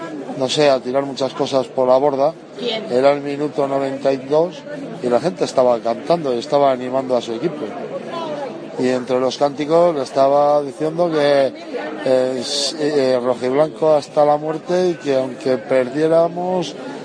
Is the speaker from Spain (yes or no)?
yes; León, Castile and León, Spain; ya se sabe cómo somos los de León en el tema de la visita a los bares de hostelería